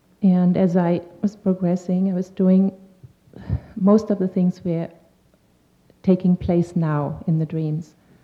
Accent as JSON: {"language": "English", "country": "Germany", "tie": "born or raised there", "said": "they're taking me back, most of them either to the railroad station of my hometown in Germany"}